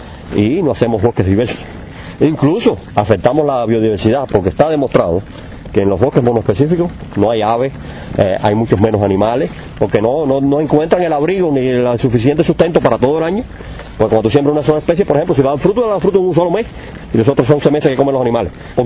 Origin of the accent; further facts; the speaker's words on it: Cuba; Yo nací en el Escambray y desde muy pequeñito ya, o sea, cuando era jovencito ya comencé a buscar plantas